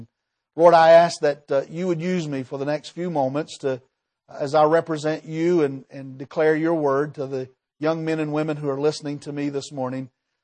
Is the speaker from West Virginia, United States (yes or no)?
yes; Bengal Holler, West Virginia, United States; I'm from Bengal Holler, went to Man High School, and I married my high school sweetheart 35 years ago.